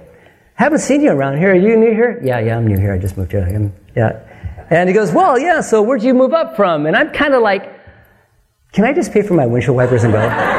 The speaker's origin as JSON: {"language": "English", "region": "Hawaii", "country": "United States", "tie": "born or raised there", "said": "I'm like, I went to Kaiser High School in Hawaii."}